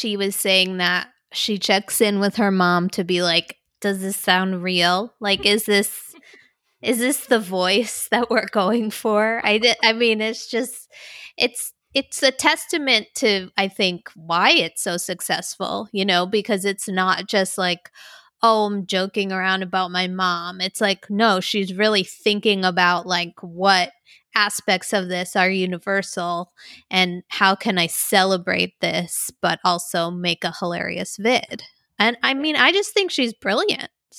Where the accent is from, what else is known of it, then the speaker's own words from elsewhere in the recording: Northeast, United States; that mom character is very similar to my mom and my aunts who, you know, we're all from the Northeast, Italian American, same kind of vibe.